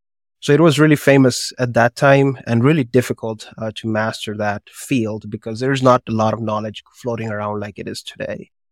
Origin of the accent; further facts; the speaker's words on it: India; moved away as an adult; now in United States; when I came from India, immigrated from India in 2012 to the United States